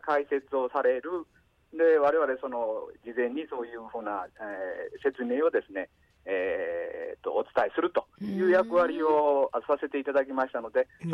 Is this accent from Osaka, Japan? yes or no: yes; Toyonaka, Osaka, Japan; now in Inagawa, Japan; 僕はね大阪なんです。大阪豊中、うん、そして今の、まあ、ニュータウンの稲川町にやってきたということなんです。